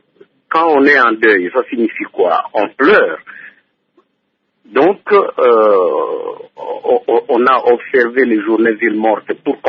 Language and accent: French; North Kivu, DR Congo; il est de coutume chez nous au Nord Kivu